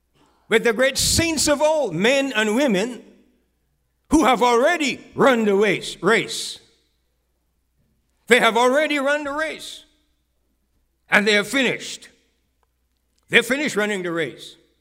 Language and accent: English; West End, Grand Bahama, Bahamas; we had a big race coming up with a competition from the next village, 8 Mile Rock, against West End, my hometown.